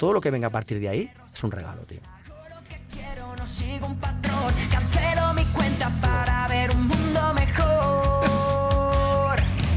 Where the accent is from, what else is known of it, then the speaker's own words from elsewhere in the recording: Montblanc, Catalonia, Spain; now in Reus, Spain; Yo en mi pueblo, porque yo nací en Montblanc y vivo en Reus, ¿no?